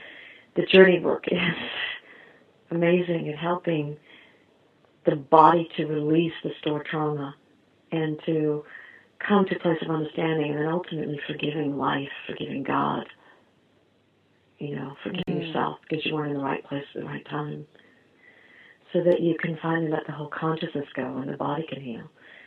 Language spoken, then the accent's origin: English; New York, United States; I'm aware, I'm a New Yorker, I'm aware of what's happened.